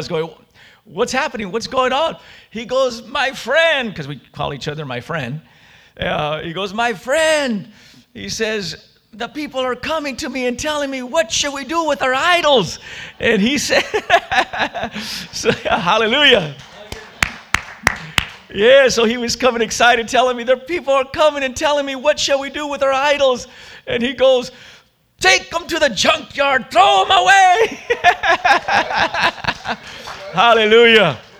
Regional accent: California, United States; now in Minnesota, United States; I am from California. We don't understand seasons in California. But I moved to Minnesota.

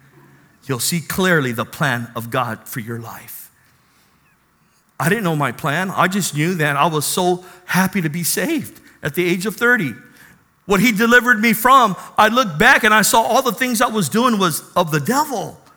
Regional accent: National City, California, United States; You know me, I grew up in National City. I all my friends, we all hung out at El Toyon Park.

